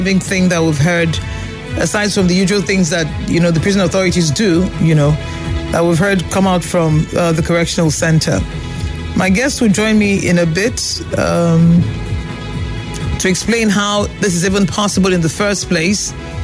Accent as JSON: {"language": "English", "country": "Nigeria", "said": "we're Nigerian for Port Harcourt."}